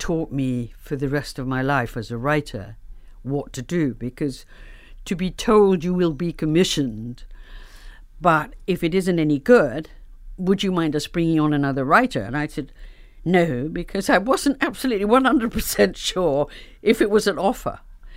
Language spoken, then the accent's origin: English; Liverpool, North West England, United Kingdom; I'm quite short with red hair. And I come from Liverpool.